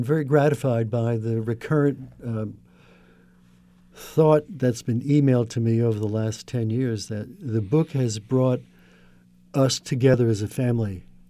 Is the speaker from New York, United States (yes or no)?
yes; New York, United States; now in Santa Barbara, United States; I'm a New Yorker, live 30 years in marketing, moved to Santa Barbara 12 years ago.